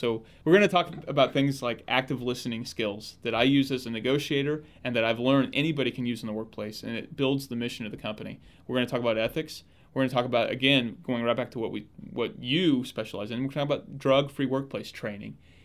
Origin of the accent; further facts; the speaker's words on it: Kansas, United States; Kansas, which again, this is our home state, it's our home turf, we're all over.